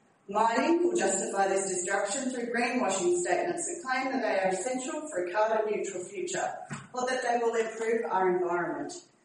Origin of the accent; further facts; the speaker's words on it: Western Creek, Tasmania, Australia; I grew up in Western Creek, attended Deloraine High School, and returned to this community after completing my university degree.